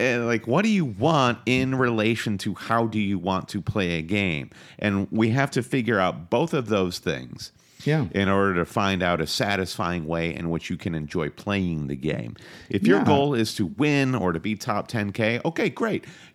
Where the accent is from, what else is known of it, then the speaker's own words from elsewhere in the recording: United States; we are based in New York City. Proudly so. We're American carpetbaggers, but we do love this game.